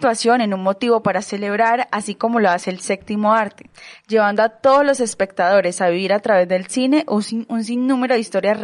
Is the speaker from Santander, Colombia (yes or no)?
yes; Santander, Colombia; siento que nos representa mucho como santandereanos.